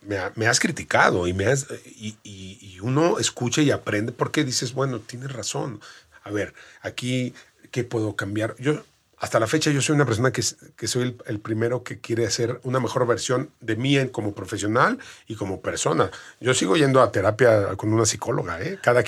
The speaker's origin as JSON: {"language": "Spanish", "country": "Mexico", "said": "yo soy mexicano. Y el 80% de lo que yo, de mi humor, pues es mexicano."}